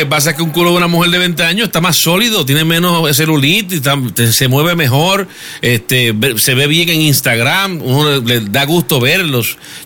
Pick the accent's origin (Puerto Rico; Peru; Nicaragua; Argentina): Puerto Rico; Yo soy boricua y yo no estoy en esa lista, para que sepa.